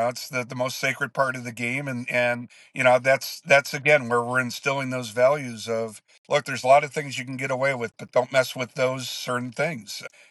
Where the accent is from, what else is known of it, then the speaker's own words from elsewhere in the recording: Chicago, Illinois, United States; I mean, so, you know, and I grew up in Chicago, you know, and you know, we can't put together that track record.